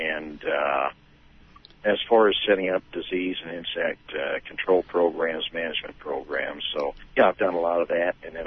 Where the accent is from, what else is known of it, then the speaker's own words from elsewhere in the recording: Midwest, United States; now in Iowa, United States; I'm an agronomist from the Midwest of the mainland. I live in Iowa